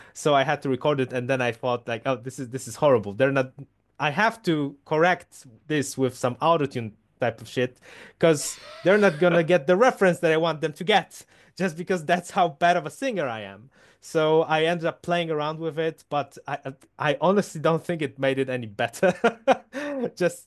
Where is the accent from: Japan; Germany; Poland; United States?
Poland; first language Polish; English is a second language; no, I'm Polish, so